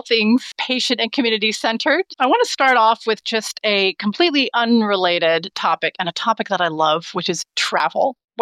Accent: United States; And then the history, of course, being an American and being there, that was another part of the self-awareness

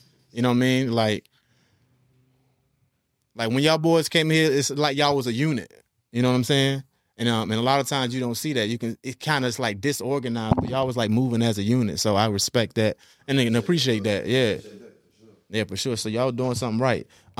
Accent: North Carolina, United States; I'm from North Carolina, and a lot of people don't know that you had your foot in the ground heavy in North Carolina.

